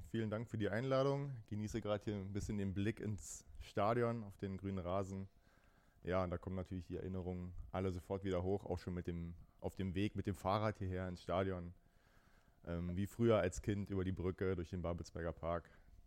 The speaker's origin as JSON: {"language": "German", "town": "Potsdam", "region": "Brandenburg", "country": "Germany", "tie": "born or raised there", "said": "Ich bin ja Potsdamer und hier aufgewachsen"}